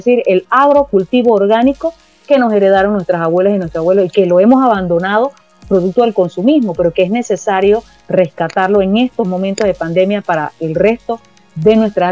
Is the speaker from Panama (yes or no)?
yes; Panama; como panameñas y panameños docentes, tenemos una gran responsabilidad